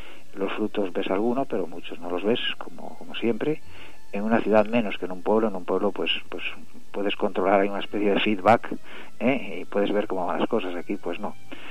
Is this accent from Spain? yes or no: yes; Cotillo de Anievas, Cantabria, Spain; fui a lo que yo llamo mi pueblo, que es Cotillo de Anievas, en el Valle de Anievas. Allí me bautizaron, allí hice mi primera comunión, allí he celebrado mi primera misa solemne, allí tengo enterrado a mi familia. Yo diría que ese es mi pueblo